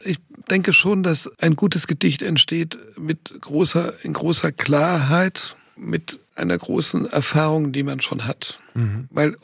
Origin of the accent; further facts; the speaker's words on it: Tunisia; Also es hat mit meiner Kindheit in Nordafrika, in Tunesien zu tun.